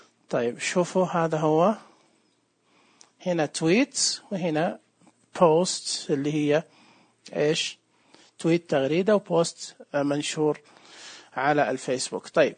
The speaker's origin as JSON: {"language": "Arabic", "country": "Saudi Arabia", "said": "طبعا أنا سعودي، تمام زي ما أنتم شايفين وسامعين يعني لهجتي"}